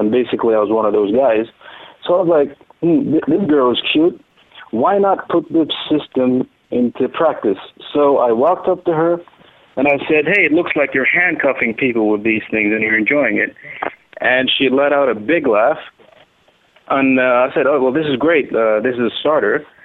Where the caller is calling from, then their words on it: Sudan; I'm calling from Sudan, and I'm 30 years young.